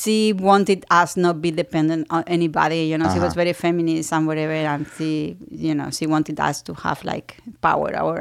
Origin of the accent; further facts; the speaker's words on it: Spain; English is a second language; just because I'm from Spain